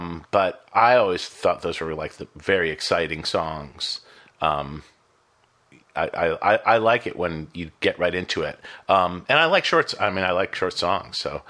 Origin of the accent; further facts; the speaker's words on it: Boston, Massachusetts, United States; I grew up in Boston. I had a fake ID as a teenager.